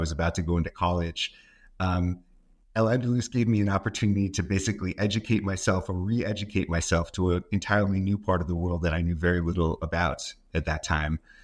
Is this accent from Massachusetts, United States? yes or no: yes; Boston, Massachusetts, United States; I'm originally from the United States, from the Boston area